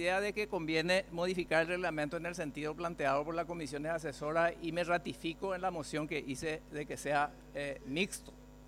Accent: Paraguay; Voy a seguir siendo, sí, ciudadano paraguayo, contribuyente y preocupado por la República del Paraguay

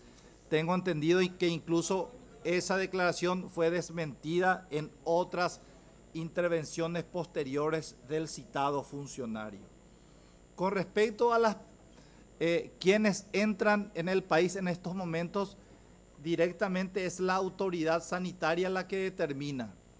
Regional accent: Paraguay; un acontecimiento que a todos nos duele como paraguayos

